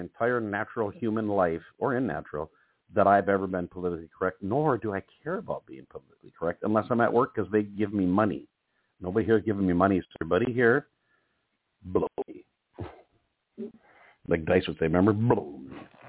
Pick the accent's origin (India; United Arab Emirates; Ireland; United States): Ireland; yep, I'm from Ireland, dumbass. Yes, I am.